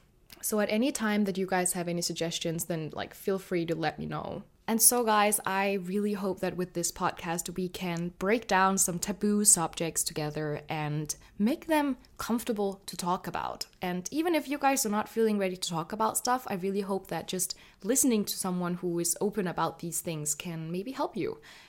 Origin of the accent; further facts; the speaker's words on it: Denmark; I grew up in Denmark with the culture that I did, and that I grew up in an atheist household